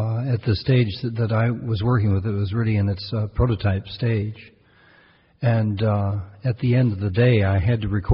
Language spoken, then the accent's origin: English; Evanston, Illinois, United States; moved away as an adult; also born or lived in Massachusetts / San Francisco / Germany / New Jersey; now in Vermont, United States; I was raised in outside of, I grew up outside of Chicago, Evanston. Went to school in Massachusetts and lived in San Francisco and then lived in Germany and then in New Jersey and then came up here.